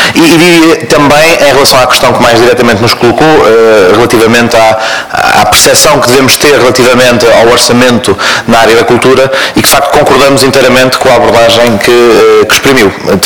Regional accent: Portugal; algo que de facto nos deve mobilizar enquanto portugueses

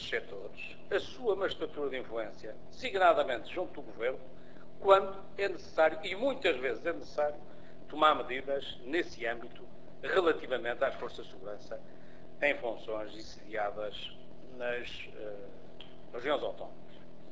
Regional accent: Madeira, Portugal; como deputado e como madeirense

